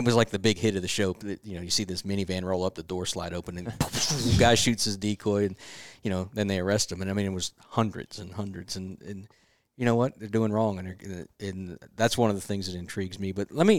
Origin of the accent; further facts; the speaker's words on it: Linglestown, Pennsylvania, United States; I grew up in Linglestown, which is right up the road here, and he wouldn't even let me, like, cross to go downtown Harrisburg.